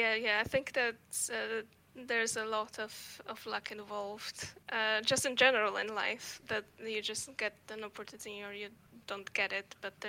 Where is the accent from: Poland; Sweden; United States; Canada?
Poland; English is a second language; obviously I'm from Poland